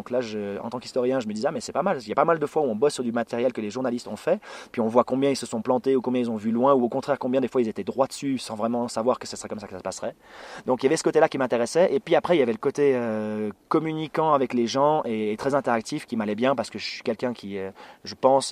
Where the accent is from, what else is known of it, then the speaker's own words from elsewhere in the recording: Valais, Switzerland; je viens du Valais donc c'était le journal qui se présentait le mieux.